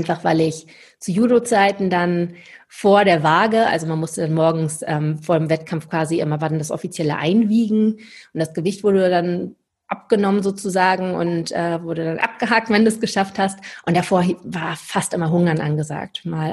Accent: Lübeck, Schleswig-Holstein, Germany; moved away as an adult; now in Stuttgart, Germany; bin dann von Lübeck, wo ich herkomme, aus dem hohen Norden, bis in den Süden nach Stuttgart gezogen

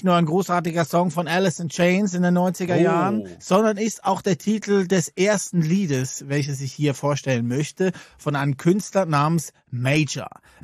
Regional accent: Switzerland; Als Schweizer bleibt man ja ruhig

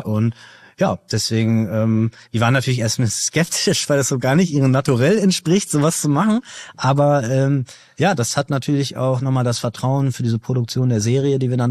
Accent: Bremen, Germany; Ich komme ja aus Bremen und verbotene Stadt, ne?

